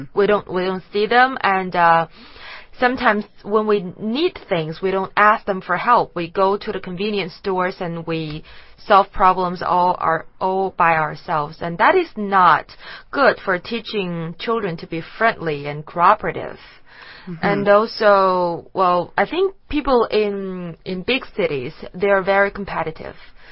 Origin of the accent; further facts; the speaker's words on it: Beijing, China; English is a second language; This is my hometown. I'm living in Beijing. I was born here and I was brought up here, so this is my hometown.